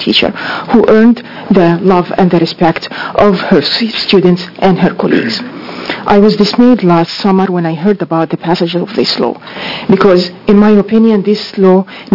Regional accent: Egypt; I actually explained to her that from my home country in Egypt, a lot of Christian women wear the headscarf out of modesty.

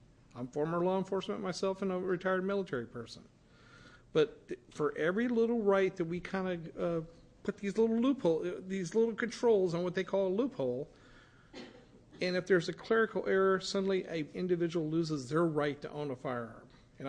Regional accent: Gresham, Oregon, United States; I hail from Gresham

